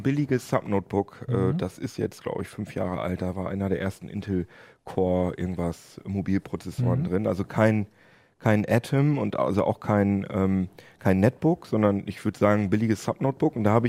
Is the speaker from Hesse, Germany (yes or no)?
no; Jever, Lower Saxony, Germany; Aber wir kommen beide aus Jefa